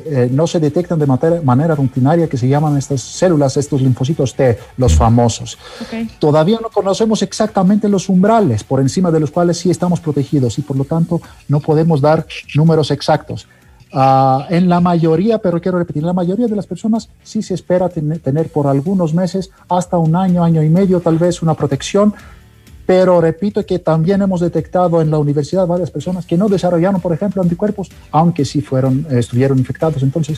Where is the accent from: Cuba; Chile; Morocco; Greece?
Greece; este apellido raro y largo que tengo yo siendo griego